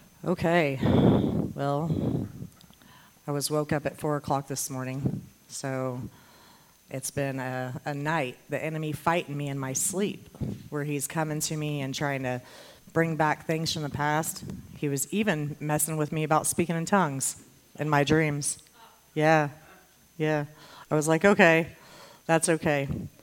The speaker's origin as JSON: {"language": "English", "town": "Lafayette", "region": "Indiana", "country": "United States", "tie": "born or raised there", "said": "I am from Lafayette, Indiana, and I was raised in a home with my mom, uncle, aunt, sister, and my grandmother."}